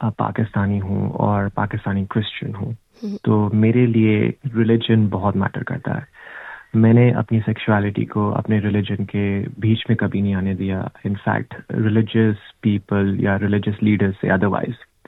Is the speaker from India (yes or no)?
no; Dubai, United Arab Emirates; چاہے پاکستان میں ہوں, چاہے دبئی میں ہوں جہاں پر میں پلا بڑا, انڈیا میں ابھی تک گیا نہیں